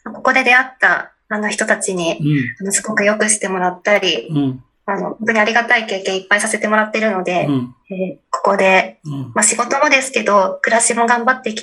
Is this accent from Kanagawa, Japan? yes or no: yes; Fujisawa, Kanagawa, Japan; now in Gunma, Japan; 出身は、神奈川です。